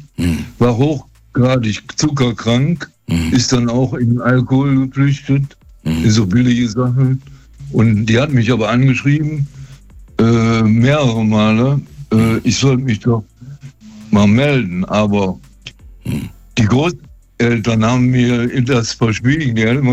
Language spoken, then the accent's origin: German; Düsseldorf, North Rhine-Westphalia, Germany; born there; ich bin 1953 geboren in Düsseldorf, mhm, im Krankenhaus